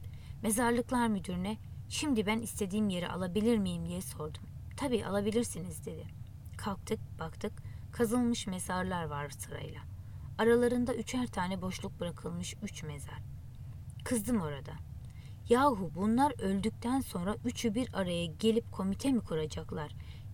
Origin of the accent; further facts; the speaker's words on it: Sarayköy, Çorum, Turkey; Benim memleketim Çorum Sarayköy.